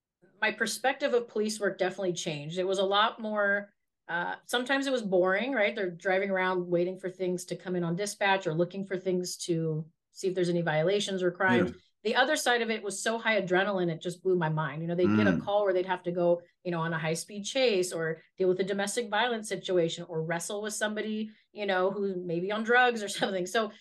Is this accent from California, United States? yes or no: yes; Oakland, California, United States; Yes, I'm from the West Coast. I thought you were going to say San Francisco. I'm from the Oakland area. So I'm right in the East Bay.